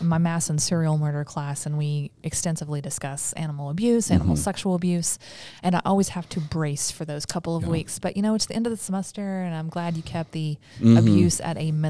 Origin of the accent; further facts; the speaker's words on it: Kentucky, United States; Lanice, I'm also from Kentucky.